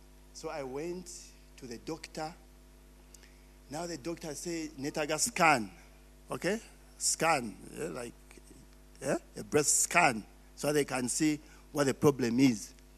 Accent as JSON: {"language": "English", "town": "Kampala", "region": "Central Region", "country": "Uganda", "tie": "born or raised there", "also_born_or_lived": "Buganda", "said": "I was born in Buganda. I grew up in Kampala."}